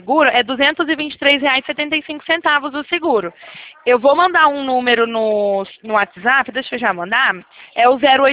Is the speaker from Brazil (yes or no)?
yes; São Paulo, Brazil; Do interior de São Paulo. Isso mesmo. É pelo sotaque que você descobriu, porque todo mundo fala que meu sotaque é forte.